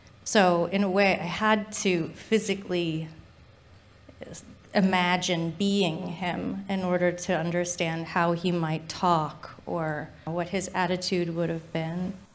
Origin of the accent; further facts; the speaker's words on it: United States; born there; their common language was English and I was born in America